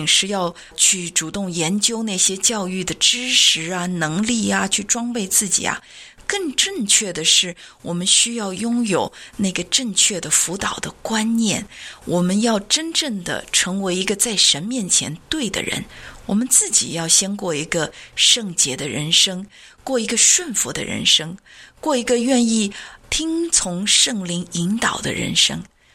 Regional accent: China; 因为我们都是中国人

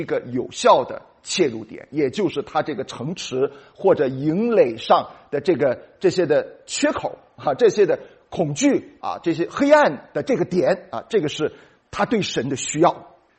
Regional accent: China; 对于我们中国人来说

